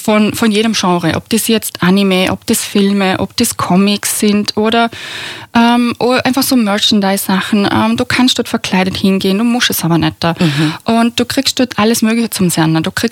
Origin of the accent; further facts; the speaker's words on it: Bregenz, Vorarlberg, Austria; Und ich bin damals in Bregenz aufgewachsen, dort hat Schule gegangen.